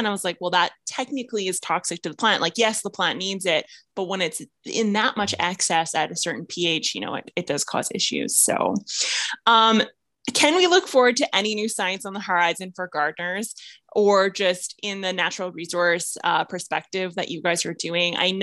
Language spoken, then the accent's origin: English; Saskatchewan, Canada; I'm from Saskatchewan. We have zero French here.